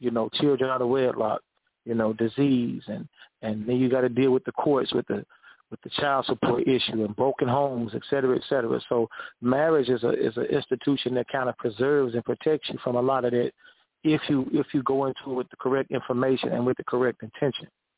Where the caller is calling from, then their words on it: St. Louis, Missouri, United States; I'm out of St. Louis, Missouri.